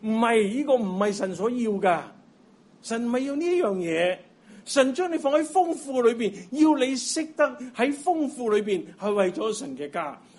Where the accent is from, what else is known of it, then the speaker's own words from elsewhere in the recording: China; 我哋中国人每个细路咧，佢最大嘅贡献就系乖啲嘅啫。